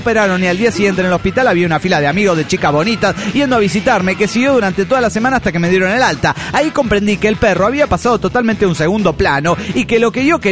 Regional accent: Cádiz, Andalusia, Spain; de Cádiz, España.

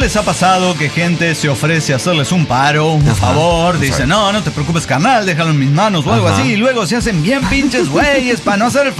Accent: Coatzacoalcos, Veracruz, Mexico; Soy la regia de Coatzacoalcos de Veracruz.

